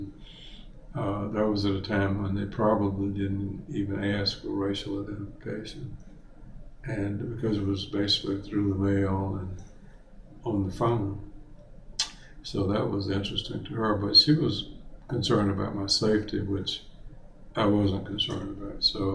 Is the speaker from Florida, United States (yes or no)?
yes; Orlando, Florida, United States; also born or lived in North Carolina; And I grew up in Orlando, and went away to high school in North Carolina, and from there to Morehouse, and from there to the Air Force, and back to Morehouse, and then here.